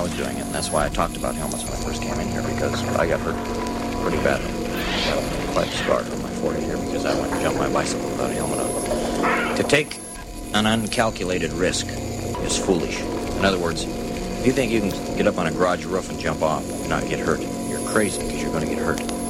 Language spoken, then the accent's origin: English; Butte, Montana, United States; I saw a daredevil one time in my hometown of Butte, Montana, performing and driving a car.